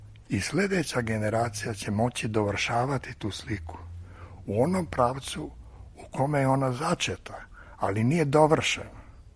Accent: Vrnjačka Banja, Raška District, Serbia; Naime, ja sam rođen u Vrnjačkoj Banji. Vrnjačka Banja je u jednoj kotlini, a okolo je obrubljena.

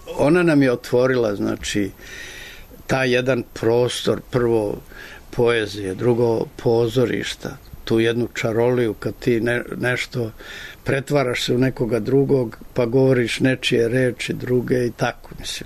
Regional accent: Murtenica, Šumadija and Western Serbia, Serbia; E, ja sam došao iz Murtenice.

